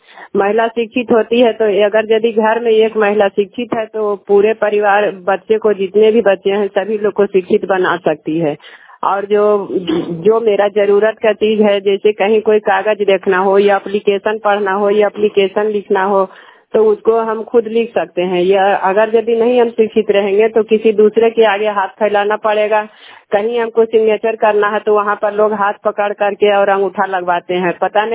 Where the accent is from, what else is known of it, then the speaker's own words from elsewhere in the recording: Mahavatpur, India; मैं महावतपुर के रहने वाली हूँ